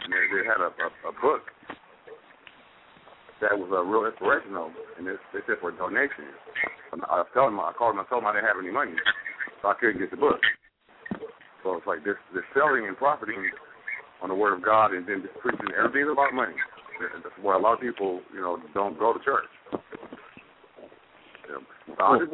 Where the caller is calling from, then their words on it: Los Angeles, California, United States; I'm from Los Angeles, California.